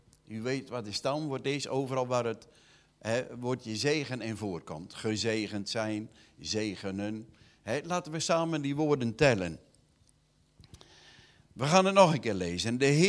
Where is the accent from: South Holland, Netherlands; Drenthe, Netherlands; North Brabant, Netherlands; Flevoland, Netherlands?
Flevoland, Netherlands; Urk; Maar in ieder geval, wij zijn opgegroeid in Urk.